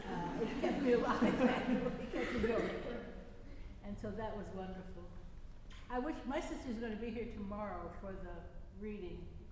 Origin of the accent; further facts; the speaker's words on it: Buffalo, New York, United States; I grew up in Buffalo, as a lot of people know, and I have a lot of friends.